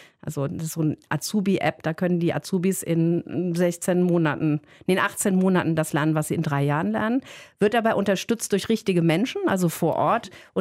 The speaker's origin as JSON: {"language": "German", "town": "Mainz", "region": "Rhineland-Palatinate", "country": "Germany", "tie": "born or raised there", "said": "Ich habe aber selber auch in meiner Heimat Mainz habe ich auch ganz, ganz viele Friseure."}